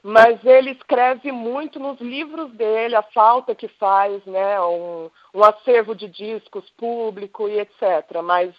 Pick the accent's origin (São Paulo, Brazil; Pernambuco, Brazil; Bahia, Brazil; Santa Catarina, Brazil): São Paulo, Brazil; Campinas; eu fazia faculdade na Unesp em Assis e eu sou de Campinas.